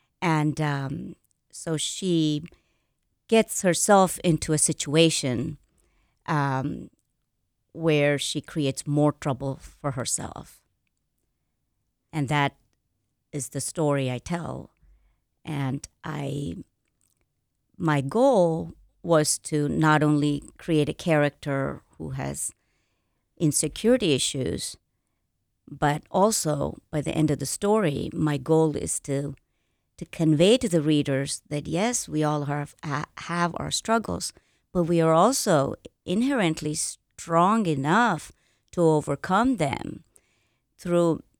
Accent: India; I mean, I'm Indian and his parents were Indian.

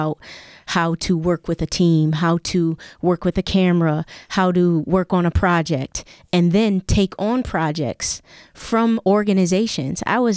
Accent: United States; And as an American

